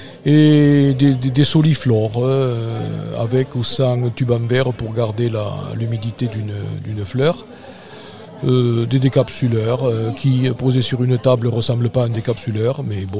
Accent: Cahors, Occitanie, France; Et je suis de Cahors.

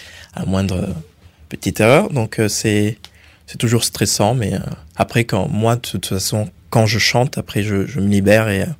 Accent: Occitanie, France; Donc je venais de l'Aveyron

